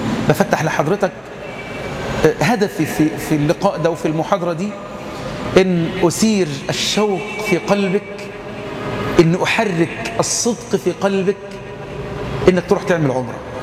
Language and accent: Arabic; Egypt; إحنا عندنا في مصر ما فيش الكلام ده